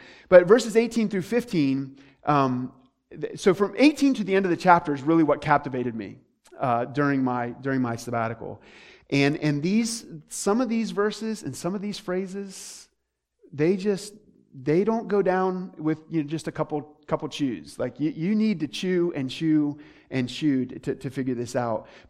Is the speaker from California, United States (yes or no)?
no; Michigan, United States; we're from Michigan.